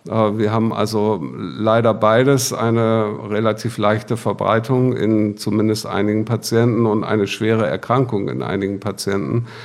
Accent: Bremen, Germany; ich komme aus Bremen. Habe dort auch mein Studium begonnen

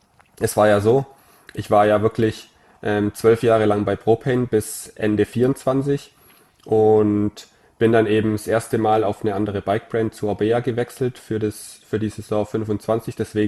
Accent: Ulm, Baden-Württemberg, Germany; bei mir daheim, ich komme aus Ulm

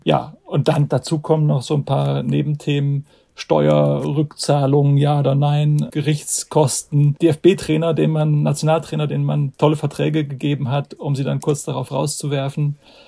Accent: Frankfurt, Hesse, Germany; wir beide Frankfurter gewissermaßen

